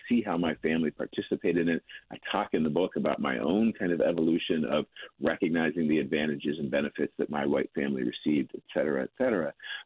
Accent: Penn Hills, Pennsylvania, United States; And so when I went back to Penn Hills, my hometown

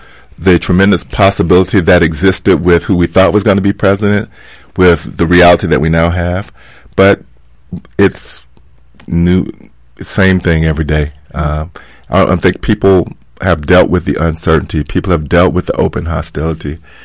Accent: the South, United States; Well, growing up in the South with a lot of mothers around, the older women

